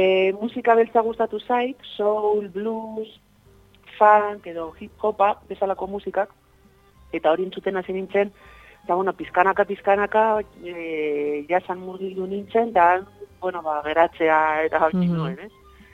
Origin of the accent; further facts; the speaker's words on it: Bilbao, Basque Country, Spain; moved away as an adult; ni Bilbokoa naiz, batuan han hasi nintzen. Da gero, 19 urterekin ja Madrilera joan nintzen